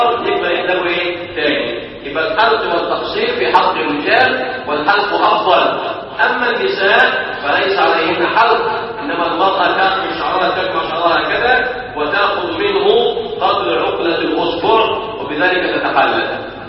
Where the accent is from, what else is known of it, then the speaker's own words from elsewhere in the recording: Egypt; اخواننا المسافرين وخاصه احنا مصريين